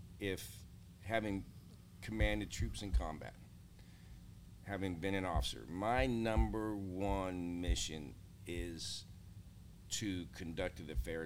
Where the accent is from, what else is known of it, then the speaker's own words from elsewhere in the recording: Germany; I mean, when I was a kid growing up in Germany, we had terrorist attacks.